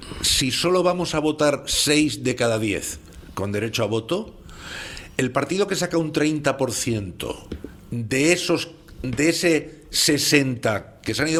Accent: Madrid, Community of Madrid, Spain; somos de Madrid. Porque tú que eres de Madrid como yo

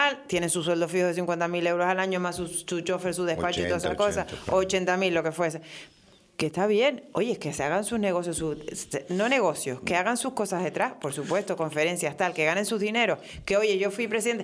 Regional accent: Spain; a mí me da una tristeza como española

